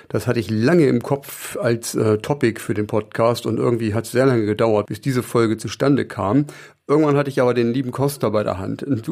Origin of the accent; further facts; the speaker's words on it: Harz, Germany; ich komme ja aus dem Harz